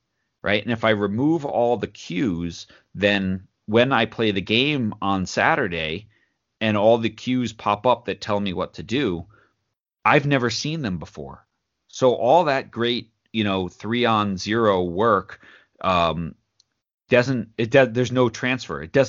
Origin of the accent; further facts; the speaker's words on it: New York, United States; So I'm 47. So I grew up in New York on Long Island